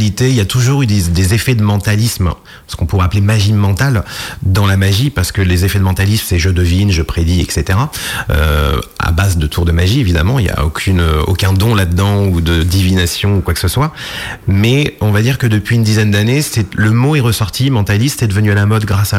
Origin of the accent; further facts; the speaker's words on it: Deauville, Normandy, France; Oui, je suis natif de Deauville en Normandie